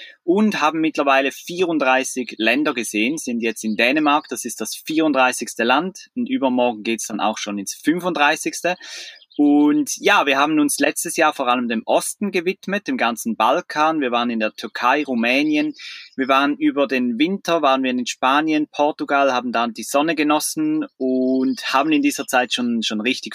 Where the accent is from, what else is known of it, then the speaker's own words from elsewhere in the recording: Switzerland; wir sind aus der Schweiz und in der Schweiz haben wir alle unsere Zelte abgebrochen.